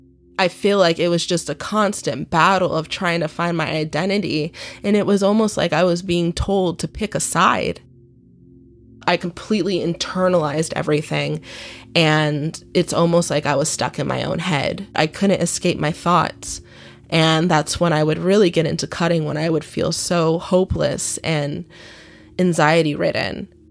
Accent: Michigan, United States; And growing up in Michigan, it was very hard because nobody would think my mom was my mom.

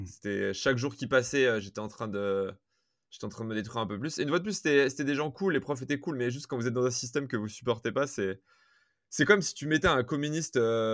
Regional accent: Grenoble, Auvergne-Rhône-Alpes, France; Je suis grenoblois, je voulais être à Grenoble

